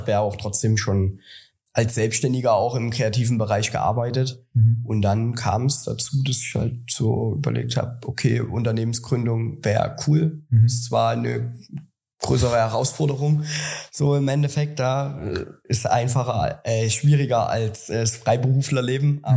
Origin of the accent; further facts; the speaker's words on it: Chemnitz, Saxony, Germany; ich komme aus Chemnitz.